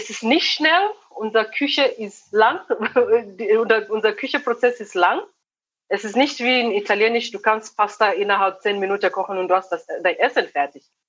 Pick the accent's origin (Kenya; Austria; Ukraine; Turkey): Kenya; German is a second language; Ich komme nicht original aus der Küste. Ich bin erstmal an die kenianische Küste in 2007 umgezogen.